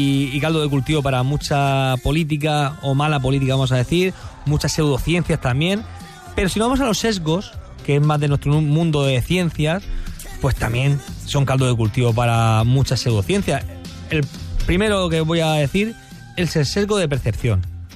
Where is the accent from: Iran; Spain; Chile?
Spain; Murcia, Region of Murcia; que soy aquí de Murcia, aquí limones tenemos por castigo casi, por todos lados.